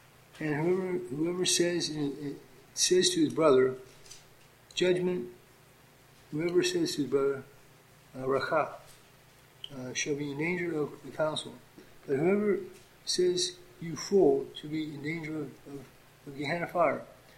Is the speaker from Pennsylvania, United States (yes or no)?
yes; Pennsylvania, United States; We're from Pennsylvania originally, and it's full of old people.